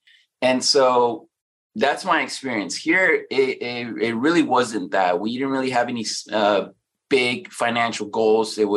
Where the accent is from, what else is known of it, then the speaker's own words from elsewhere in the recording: Mexico; now in United States; When we came from Mexico, we lived on food stamps here. We lived in a one-car garage that we converted into a bedroom.